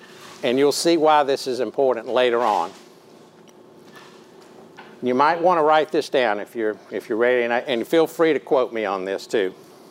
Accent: the South, United States; accent: Southern; I'm still learning to speak English as my second language, but my first language is Southern, which I speak fluently.

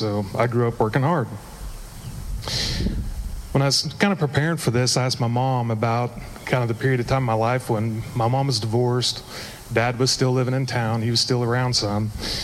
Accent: Oklahoma, United States; So I grew up in Oklahoma, typical neighborhood.

